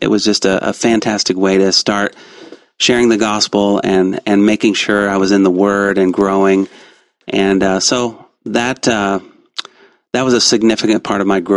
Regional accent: Danville, Illinois, United States; at the church where I grew up in Danville, Illinois.

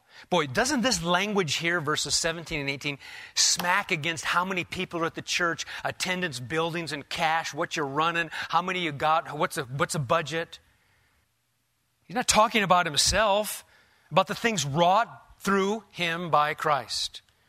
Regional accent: Omaha, Nebraska, United States; Now, I'm from Omaha, so I'm taking that as a sign.

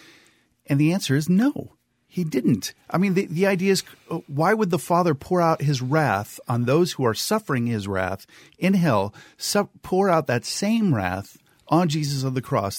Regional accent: California, United States; Yeah, but I grew up in the South, so that's kind of my connection.

